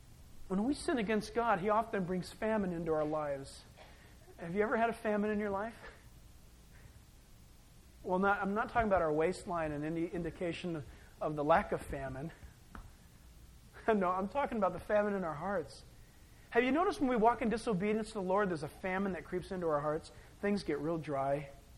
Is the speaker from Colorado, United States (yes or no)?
no; San Diego, California, United States; I was born and raised in San Diego